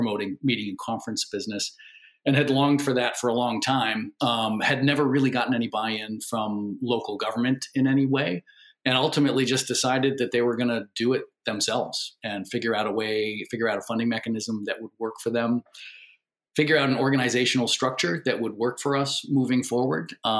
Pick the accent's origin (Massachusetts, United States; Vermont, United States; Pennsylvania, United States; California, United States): Vermont, United States; Burlington; In terms of myself, I'm a local guy born and raised in Burlington. Sixth generation Vermonter, so you can't throw a rock around here without hitting someone I'm related